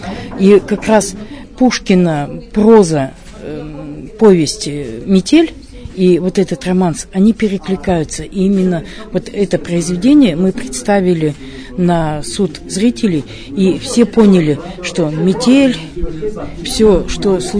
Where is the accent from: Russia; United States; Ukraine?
Russia; Kedrovka; Мы из Кедровки, Березовской.